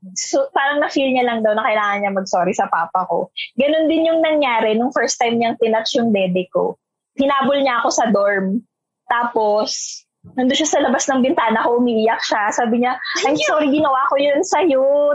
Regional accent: Metro Manila, Philippines; Tapos ako lumaki ako dito sa Metro Manila.

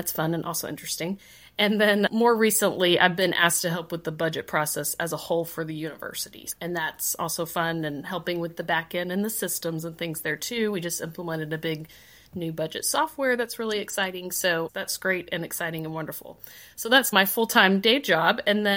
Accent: Alaska, United States; My natural fun fact is that I'm from Alaska. That's fun. We go back twice a year.

